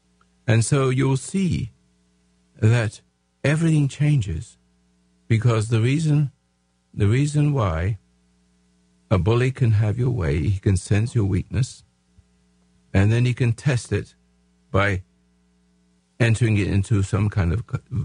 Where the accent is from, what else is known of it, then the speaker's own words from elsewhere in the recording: England, United Kingdom; now in United States; I'm an American. See? I am an Englishman, but I'm a dual citizen, but I love both countries, but this one was the best. So I became American.